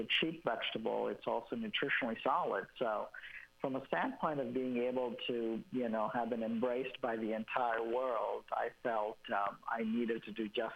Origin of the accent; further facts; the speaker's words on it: Mumbai, Maharashtra, India; Yes, very much so. I would say ever since I was a child, you know, my earliest memories have always been about potatoes.